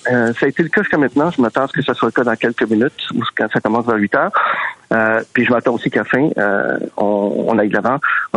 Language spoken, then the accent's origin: French; Quebec, Canada; C'est partout, pas plus chez nous au Québec qu'ailleurs, là.